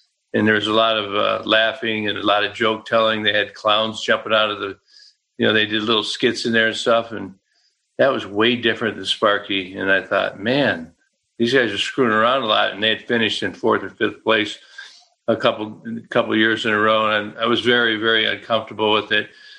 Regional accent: Waterford, Michigan, United States; I'm from Waterford, Michigan, and you know, we're a community, it's pretty much rural at the time, right on the edge of kind of society and then the woods, which I always liked.

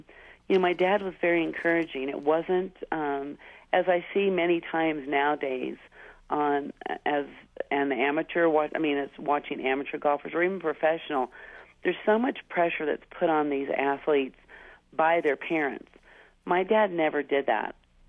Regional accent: Roswell, New Mexico, United States; also born or lived in California; Well, I was born in California, raised in Roswell, New Mexico.

